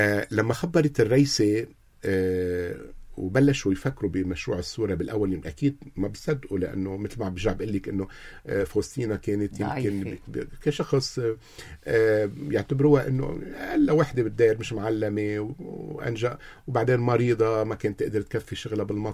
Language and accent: Arabic; Lebanon; أنا كمرسل لبناني مهندس صوت